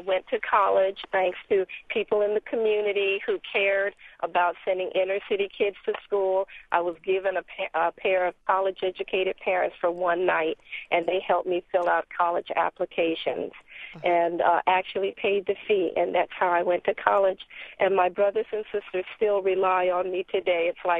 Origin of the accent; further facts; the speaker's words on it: New York City, New York, United States; I called the operator, and I'm from New York City, and Bellevue Hospital was the name of the insane asylum.